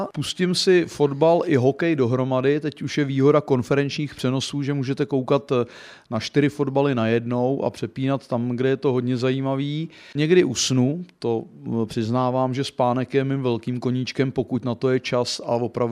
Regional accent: Prague, Czechia; born there; byť jsem se narodil v Praze a jsem v Praze, tak většinou teďka trávím čas mimo Prahu, jak v Plzni nebo v Mostě třeba

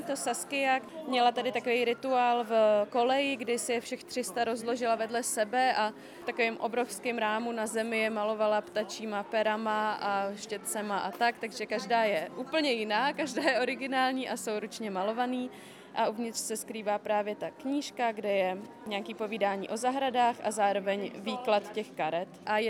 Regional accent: Jičín, Hradec Králové Region, Czechia; now in Prague, Czechia; protože já jsem z Jičína a strašně mi to v Praze chybí

